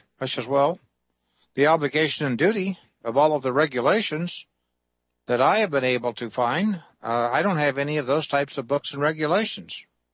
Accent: Kansas, United States; I'm a hick from Kansas, farm boy. Not too smart.

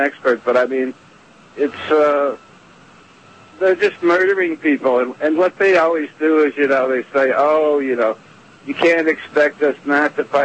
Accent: United States; For me as an American to have to put up with that, you know, my government is supporting

